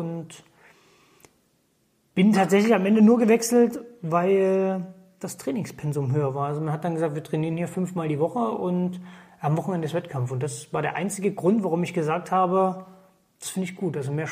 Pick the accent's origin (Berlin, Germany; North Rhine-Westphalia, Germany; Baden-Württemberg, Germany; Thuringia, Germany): Thuringia, Germany; Auma; also born or lived in Zollernroda; Ich bin in Zollernroda geboren. Für alle Hörer, die das nicht kennen, das ist an der Grenze zum Vogtland in Ostthüringen. Und bin dann 8 Kilometer weiter aufgewachsen in Auma, ein kleines Örtchen, 3000 Einwohner.